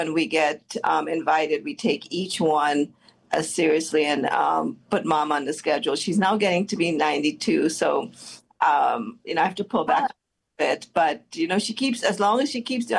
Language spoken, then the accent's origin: English; Trinidad & Tobago; I grew up in a family, and I grew up in Trinidad where the village was family.